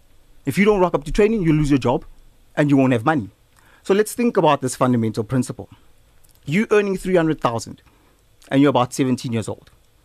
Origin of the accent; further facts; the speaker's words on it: Soweto, Gauteng, South Africa; I'm from Soweto, Midlands